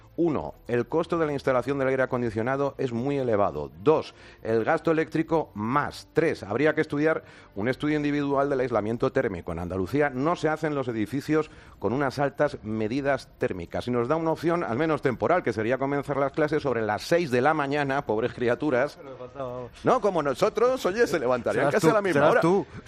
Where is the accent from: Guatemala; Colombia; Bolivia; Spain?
Bolivia; soy boliviana y muy orgullosa.